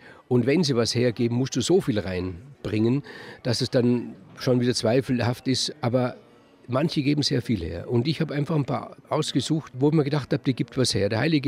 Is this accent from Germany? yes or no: no; Bregenz, Vorarlberg, Austria; Ich habe in meiner Kindheit in Bregenz, gibt es eine Kapelle